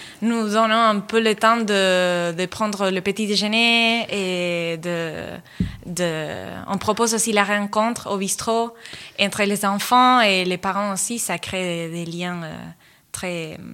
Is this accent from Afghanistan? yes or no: no; Argentina; French is a second language; moved away; Et j'ai dansé en Argentine, je viens de l'Argentine.